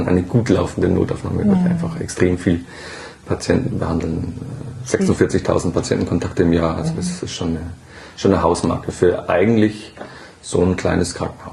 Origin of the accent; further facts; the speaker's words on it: Bruckmühl, Bavaria, Germany; Ja, also ich bin in Bruckmühl aufgewachsen.